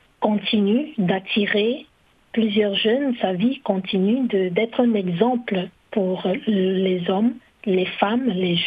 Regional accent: Côte d’Ivoire; now in Paris, France; Je suis ivoirienne.

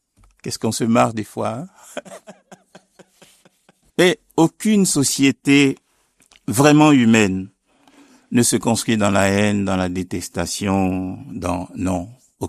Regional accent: Côte d’Ivoire; now in Switzerland; Alors moi, je suis originaire de la Côte d'Ivoire. Je sais que j'ai exercé comme prêtre en Afrique.

